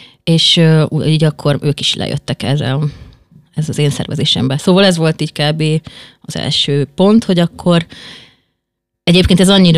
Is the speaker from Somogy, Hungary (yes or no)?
yes; Kaposvár, Somogy, Hungary; És 15 éves voltam, én kaposvári vagyok, ott is nőttem fel